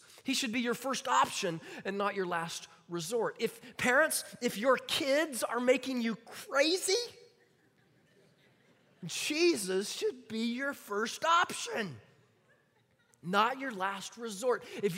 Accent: Midwest, United States; You know, I grew up in the Midwest. I spent a lot of my life in the Midwest.

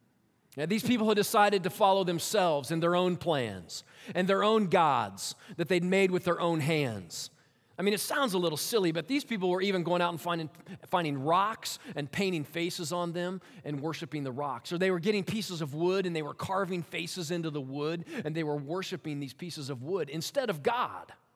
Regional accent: California, United States; I'm a pastor from Southern California

